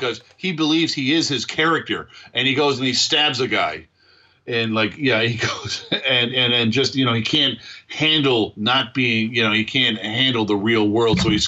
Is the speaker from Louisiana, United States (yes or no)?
no; Buffalo, New York, United States; Growing up in Buffalo, there was a strong sense of this.